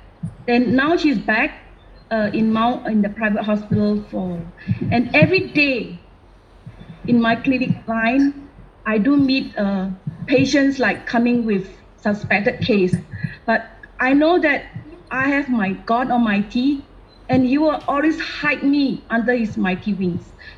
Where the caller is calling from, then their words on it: Singapore; from Singapore.